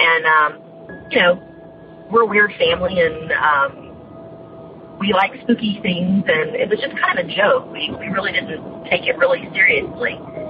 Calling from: Florida, United States; Hi, Tony and Jenny. … I'm calling you from Florida.

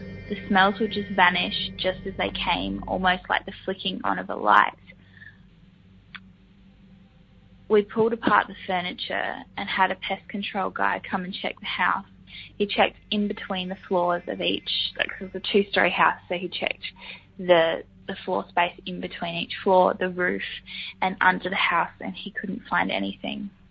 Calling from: South Australia, Australia; I'm from South Australia.

